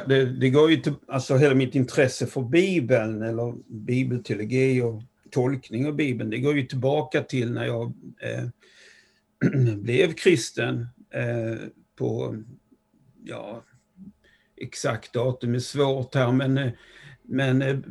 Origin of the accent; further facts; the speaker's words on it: Perstorp, Skåne, Sweden; also born or lived in Stockholm / Finland / United States; now in Örebro, Sweden; Ni hör ju att jag inte är närkebo, det kommer ni upptäcka här. Jag är uppväxt i Skåne, i Perstorp, en liten kommun i norra Skåne. Och sen har jag bott på olika ställen, platser i Stockholm, hade en period i Finland och nu är det Örebro.